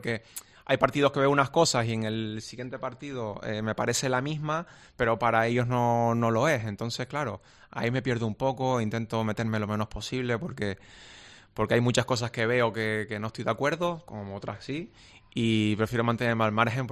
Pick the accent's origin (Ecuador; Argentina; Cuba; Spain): Spain; Tenerife, Canary Islands; al final el equipo de mi tierra es el Tenerife